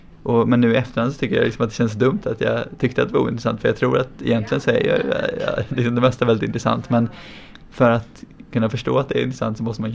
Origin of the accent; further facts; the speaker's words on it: Skövde, Västra Götaland County, Sweden; Så jag ser mig själv gå igenom Skövde i Sverige där jag kommer ifrån, genom hela staden liksom